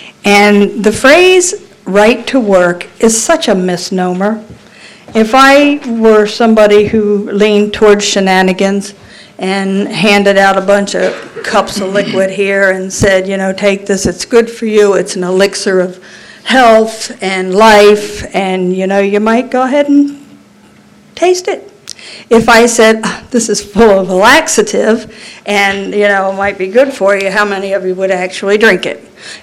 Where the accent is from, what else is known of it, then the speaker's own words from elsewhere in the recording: Delaware, United States; I reside in Seaford, Delaware. Born and raised in Delaware, I've been over in Seaford for about 30 years.